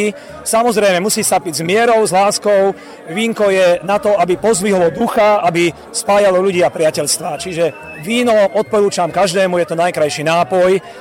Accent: Mýtna, Banská Bystrica Region, Slovakia; Pochádzam z regiónu Novohrad, to je mesto Lučenec a okres Lučenec a dedinka Mýtna.

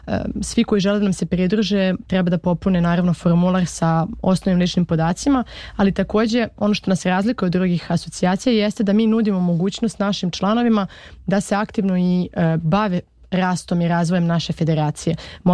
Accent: Serbia; now in France; Pogotovo mi iz Srbije uvek volimo da pitamo jedne druge, a odakle si, i da vidimo da li imamo neke zajedničke prijatelje i poznanike. Tako da kada sam se preselila u Francusku

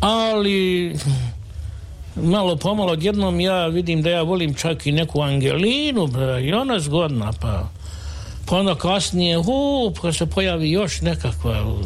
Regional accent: Bihać, Una-Sana Canton, Bosnia & Herzegovina; čitavo moje đačko djetinjstvo u Bihaću, u nižoj gimnaziji

